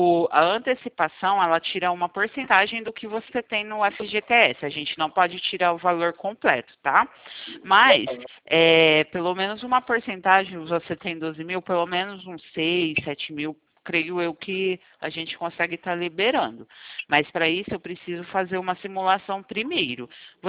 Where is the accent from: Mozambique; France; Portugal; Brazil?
Brazil; Valinhos, São Paulo; Valinhos, eu sou de Valinhos, São Paulo, tá?